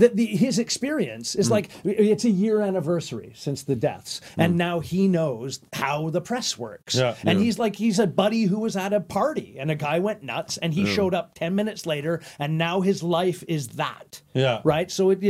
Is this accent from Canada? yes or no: yes; Calgary, Alberta, Canada; I don't know if you caught my hometown, Calgary, the five-person murder.